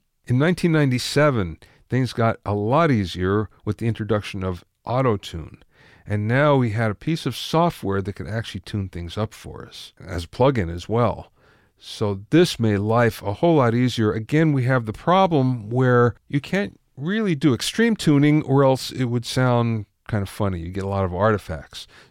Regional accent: Pottsville, Pennsylvania, United States; I'm from Pottsville.

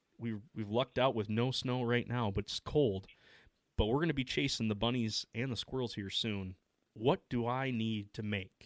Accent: Midwest, United States; because I'm from the Midwest, I was getting this idea with squirrel to be a white chili

